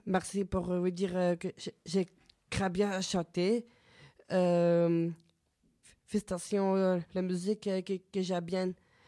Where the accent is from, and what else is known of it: Tangier, Tanger-Tetouan-Al Hoceima, Morocco